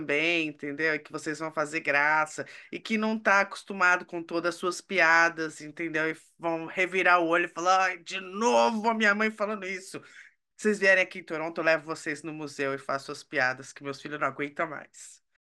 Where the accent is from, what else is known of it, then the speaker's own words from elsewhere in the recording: São Paulo, Brazil; Eu nasci e cresci em São Paulo, é feio pra cacete, São Paulo.